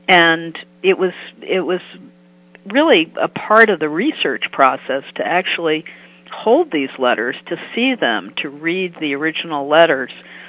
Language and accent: English; Amherst, Massachusetts, United States; In November of 1963, I was an 11-year-old growing up in Amherst, Massachusetts. President Kennedy had visited my hometown on October 26th of 1963.